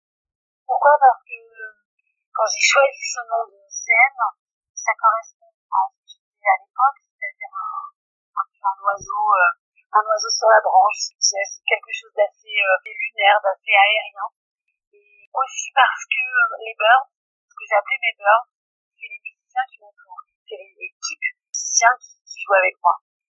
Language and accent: French; Briançon, Provence-Alpes-Côte d'Azur, France; born there; moi, je suis née à Briançon, je suis d'origine briançonnaise.